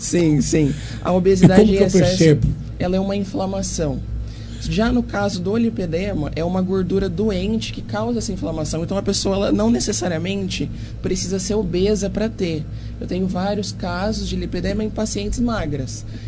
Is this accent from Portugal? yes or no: no; Monte Alto, São Paulo, Brazil; Eu sou de Monte Alto, mas eu atuo em Ribeirão